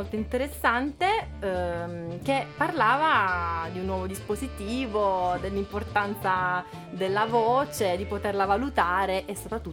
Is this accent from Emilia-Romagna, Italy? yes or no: no; Putignano, Apulia, Italy; io sono della provincia di Bari. Ho vissuto fino al novembre a Putignano, che è un paesino sud-est appunto di Bari.